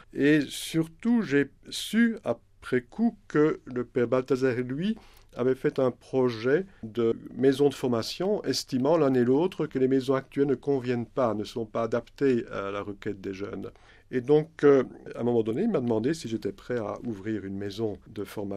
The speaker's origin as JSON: {"language": "French", "country": "Belgium", "said": "chez nous en Belgique, je suis belge"}